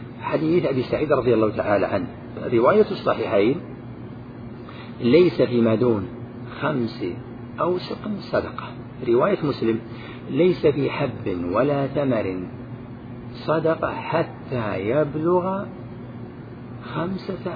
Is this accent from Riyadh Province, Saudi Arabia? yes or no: yes; Riyadh Province, Saudi Arabia; مثلا الصاع عندنا في نجد يزيد على صاع